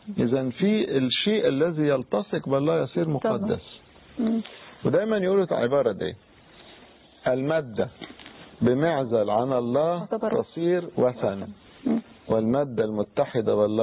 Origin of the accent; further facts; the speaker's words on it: Upper Egypt, Egypt; يمكن أحيانا في بعض البلاد عندنا في الصعيد عايمة على كنوز من الآثار